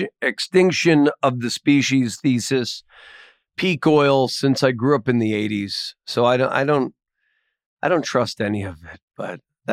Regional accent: Oyster Creek, New Jersey, United States; Well, I grew up in Oyster Creek, New Jersey, and played in the Oyster Creek. So that might be what's wrong with me.

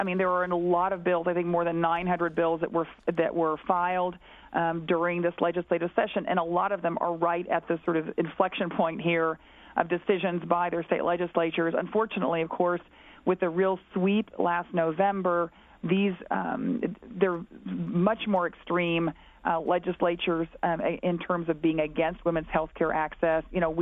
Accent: Texas, United States; So in North Carolina, my home state of Texas, and Indiana, legislators are pushing these measures.

